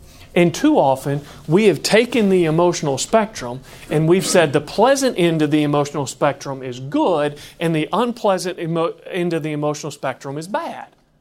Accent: Kentucky, United States; I'm from Kentucky. We grew up 30 minutes from the nearest McDonald's. When they paved the road in front of our house, my brother was not happy because it meant we didn't live in the country anymore.

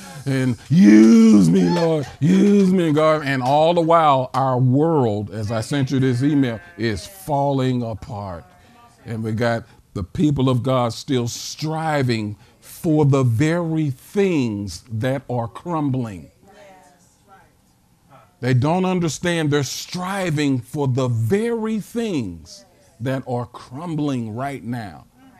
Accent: St. Louis, Missouri, United States; I said, I'm from St. Louis, Missouri.

